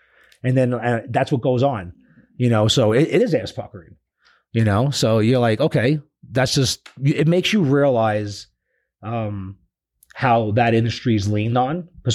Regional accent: Brooklyn, New York, United States; now in Groom Creek, United States; So I come from Brooklyn, where like, I didn't even know people in my building. I lived on the 7th floor, and I live in Groom Creek now

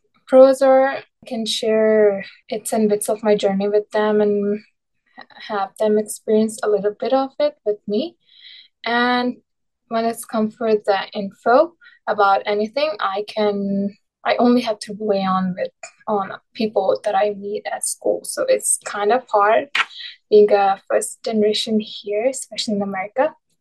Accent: Pakistan; now in United States; I am an immigrant from Pakistan, and I graduated from Chaffey College with Associates in Bio, and will be transferring to UCR in fall 2023.

